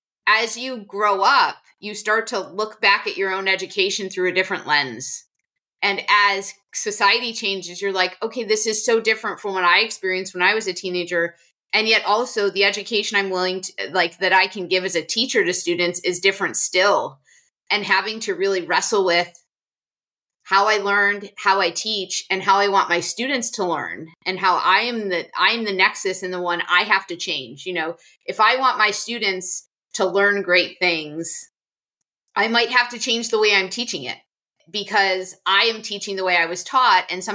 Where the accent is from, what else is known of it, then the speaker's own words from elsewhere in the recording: Rochester, United States; I went K through sixth grade or pre-K through sixth grade at the Catholic school in my hometown of Rochester. I was actually in a tiny little suburb.